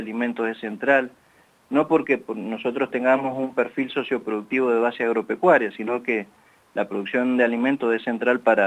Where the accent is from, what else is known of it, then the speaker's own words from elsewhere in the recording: Mendoza, Argentina; Yo creo que nosotros como mendocinos, sobre todo, que tanto promocionamos la vendimia